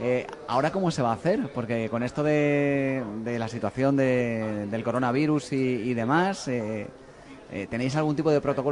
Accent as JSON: {"language": "Spanish", "town": "Málaga", "region": "Andalusia", "country": "Spain", "said": "Digo, joder, soy malagueño, pero también me sentía mal."}